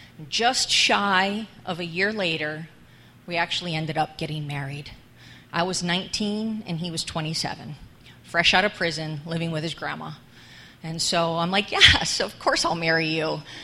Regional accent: Buffalo, New York, United States; now in New Jersey, United States; I grew up in New York, Western New York, Buffalo Bill area, sorry. I've been in Jersey for 23 years now, so I'm definitely a Giants fan.

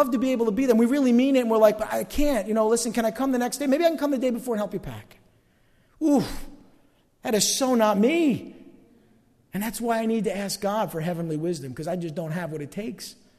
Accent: East Rutherford, New Jersey, United States; Because I grew up in East Rutherford. I was there when they built the first stadium.

